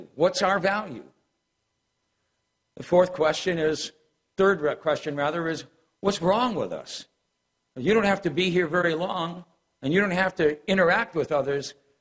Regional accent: Ohio, United States; I grew up in the Midwest in Ohio. My parents immigrated from Ireland.

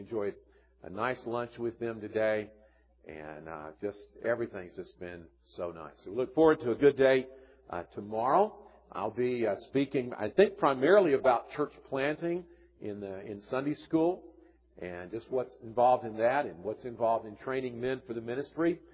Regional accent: Alabama, United States; I grew up in North Alabama where we didn't have much snow.

